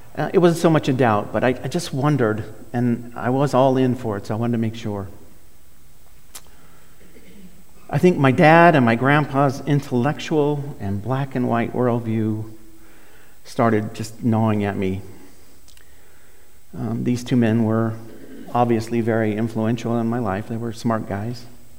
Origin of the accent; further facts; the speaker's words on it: Long Beach, California, United States; born there; I was born in Long Beach, California. Most definitely a beach kid.